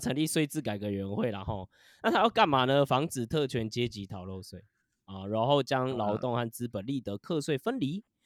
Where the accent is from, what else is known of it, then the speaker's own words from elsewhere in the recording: Taiwan; 他这样是赚我们台湾人的钱